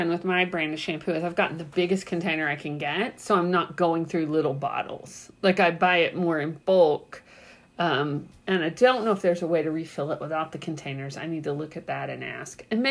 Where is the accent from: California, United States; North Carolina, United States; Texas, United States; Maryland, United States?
Texas, United States; You know, we're from Texas.